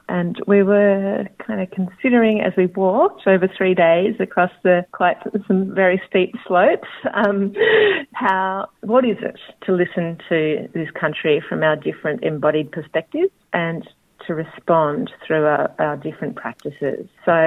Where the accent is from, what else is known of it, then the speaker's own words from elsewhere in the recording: Ferntree Gully, Victoria, Australia; born there; I'm a non-Indigenous woman with a mix of European ancestries. I was born actually in Ferntree Gully in the foothills of the Dandenongs, which is Koranwarabul in Woiwurrung language.